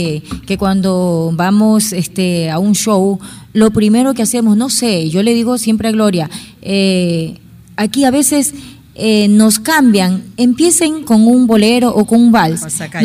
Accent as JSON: {"language": "Spanish", "country": "Ecuador", "said": "somos ecuatorianas, esto es nuestro orgullo de ser ecuatorianas, de haber nacido en esta patria chica"}